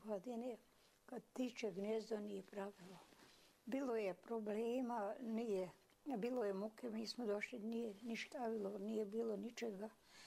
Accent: Kučevište, Skopje, North Macedonia; Sam rođen na selo Kučevište, srpsko selo, 42. godine.

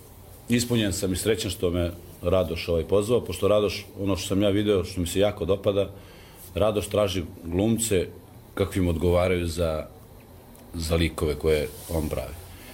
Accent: Kosovo; Ja sam momče sa Kosova

